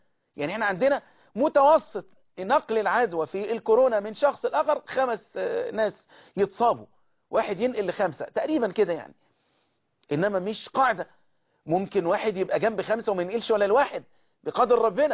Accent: Egypt; اللهم احفظ بلدنا مصر

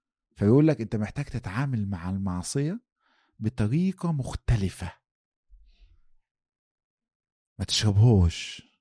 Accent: Egypt; واحنا عندنا في مصر يعني اللمز ده من الحاجات اللي يعني معروف يعني

